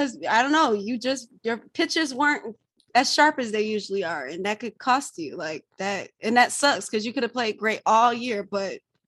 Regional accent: Atlanta, Georgia, United States; I'm from Atlanta. I can cheer for the home team.

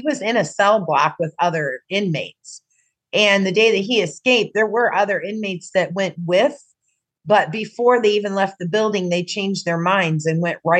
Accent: Crown Point, Indiana, United States; For me, I grew up in Crown Point, and I didn't pay that much attention to the jail growing up.

